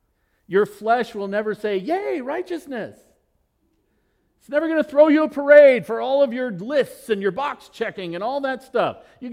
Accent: Nevada, United States; I grew up in Northern Nevada, where the love language on bus trips in high school was the game of poker.

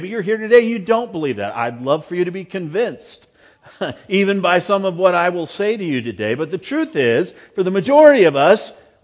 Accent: United States; for us, at least, growing up in the States, getting your driver's license is like that first, well, one of the huge, you know, marks of independence

